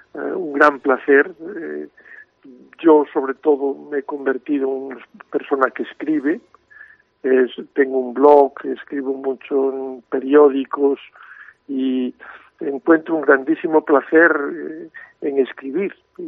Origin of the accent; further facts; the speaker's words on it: Ferrol, Galicia, Spain; also born or lived in La Coruña / León; now in Madrid, Spain; soy provincialmente coruñés, en el sentido de que nací en C. Mis primeros años, los 10 primeros años los viví en Ferrol, luego me vine a vivir a La Coruña, luego me he ido, estuve en León, vivo en Madrid